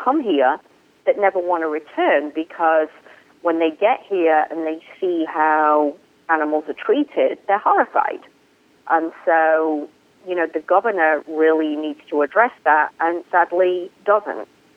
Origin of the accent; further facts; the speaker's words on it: United Kingdom; I mean, I come from the United Kingdom. We have not had a case of rabies in the United Kingdom for, I couldn't even tell you how many years.